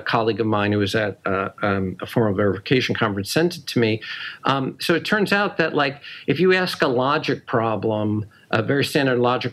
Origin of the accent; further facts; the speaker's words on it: Paterson, New Jersey, United States; Oh, okay. I grew up in Paterson, New Jersey.